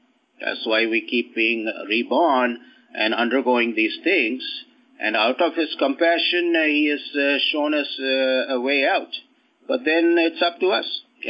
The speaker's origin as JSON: {"language": "English", "town": "Las Vegas", "region": "Nevada", "country": "United States", "said": "I'm from Las Vegas here, so there's poker and there's the expression in poker"}